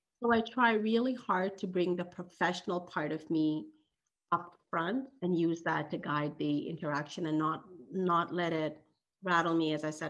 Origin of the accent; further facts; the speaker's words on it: Nova Scotia, Canada; now in Ontario, Canada; And when I was growing up in Nova Scotia, terminology changes. The terminology there was Indo-Canadian. When I moved to Ontario, I was told the right terminology